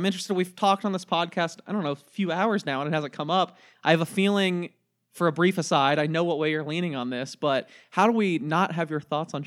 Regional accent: Memphis, Tennessee, United States; when I was a kid growing up in Memphis.

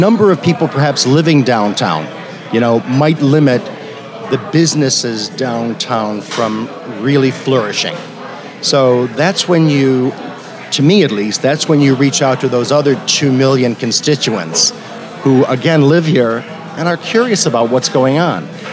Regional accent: Las Vegas, Nevada, United States; Oh, I just say I'm from Las Vegas.

